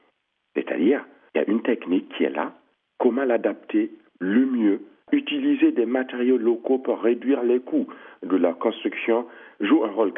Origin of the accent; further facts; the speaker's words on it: Burkina Faso; moved away as an adult; il fallait quitter le village pour se rendre dans une ville qui est située à 20 km de mon village natal. Après cette formation scolaire, j'ai obtenu une petite bourse de l'État burkinabé